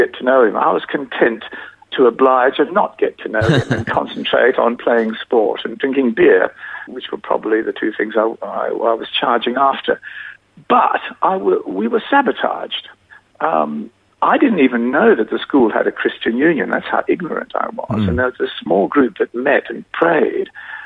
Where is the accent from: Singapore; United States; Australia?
Australia; Adelaide, South Australia; born there; Yes, I was born in Adelaide. I was one of twin boys.